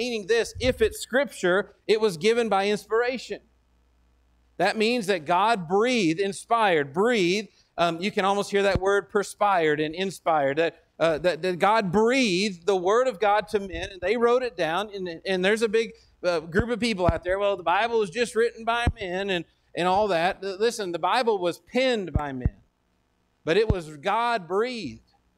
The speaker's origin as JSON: {"language": "English", "region": "Texas", "country": "United States", "said": "Well, I'm from Texas. The state of Texas is pretty big."}